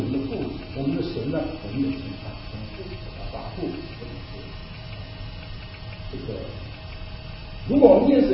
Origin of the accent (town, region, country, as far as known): China